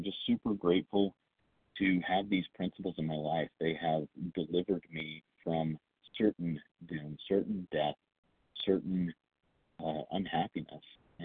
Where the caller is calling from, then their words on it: Idaho, United States; also born or lived in Washington; Hey, this is … I am, I'm calling from Idaho, typically in the state of Washington, and living in the state of recovery one day at a time.